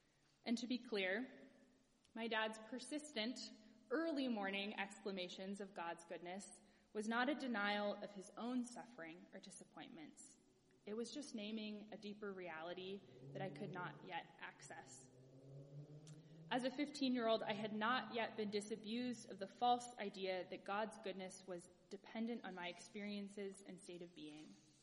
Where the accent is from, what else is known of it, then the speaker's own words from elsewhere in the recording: Pacific Northwest, United States; growing up in the Pacific Northwest, most mornings between November and March, my dad drove me to class completely in the dark.